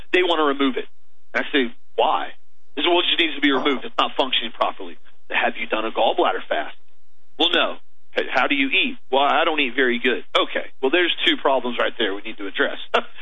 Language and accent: English; United States; But as an American, as a patriot, you have to start exercising the Second Amendment right